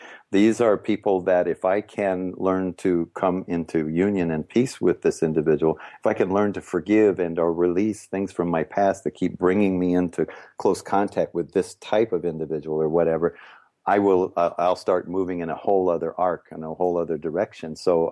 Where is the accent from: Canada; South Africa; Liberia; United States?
United States; New York; I'm from New York when all this would go on